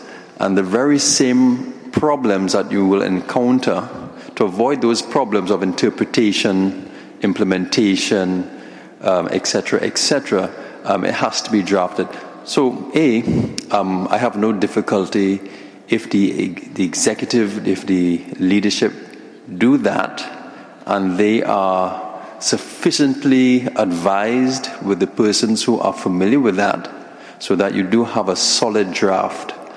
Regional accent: Trinidad & Tobago; As a Trinidadian saying, bounce things off.

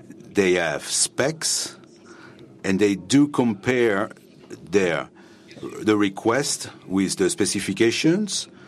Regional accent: Tunisia; I am from, I'm a lawyer from Tunisia

